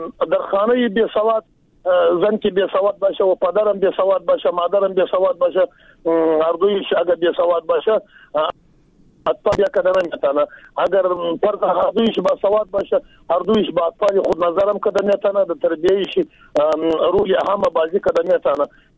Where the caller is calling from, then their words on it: Jowzjan, Afghanistan; پشتون هستم از جوزیان.